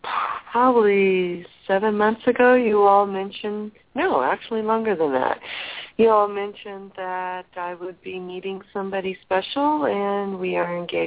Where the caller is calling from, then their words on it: California, United States; I'm calling from California.